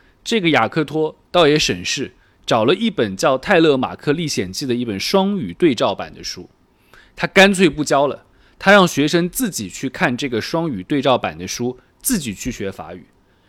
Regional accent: China; 我们中国人

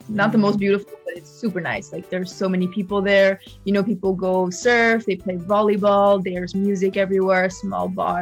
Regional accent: China; I grew up in China and she was like, oh, 能听出来. But yeah, and she even told me I had a little bit of a Qingdao accent.

